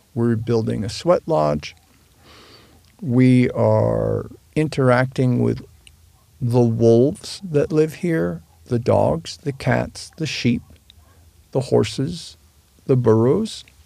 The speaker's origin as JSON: {"language": "English", "town": "New York City", "region": "New York", "country": "United States", "tie": "born or raised there", "moved": "as an adult", "said": "And I am living a lifestyle in another country, no longer in my hometown of New York City"}